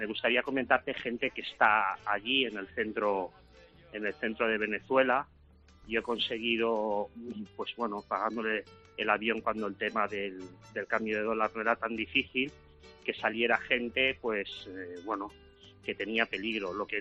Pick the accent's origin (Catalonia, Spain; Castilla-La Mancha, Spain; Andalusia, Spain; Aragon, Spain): Catalonia, Spain; Barcelona; yo también soy de aquí de Barcelona